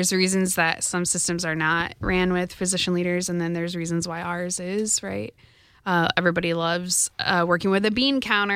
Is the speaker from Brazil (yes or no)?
no; Midwest, United States; accent: Midwest; And I'm from the Midwest originally. Hopefully my Midwest accent translates in this over this microphone.